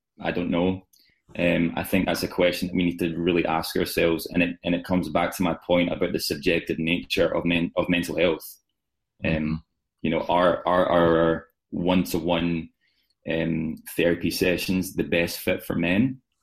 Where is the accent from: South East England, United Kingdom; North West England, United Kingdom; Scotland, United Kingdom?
Scotland, United Kingdom; I'm from the West of Scotland, and the West of Scotland mentality is very much the stiff upper lip kind of thing.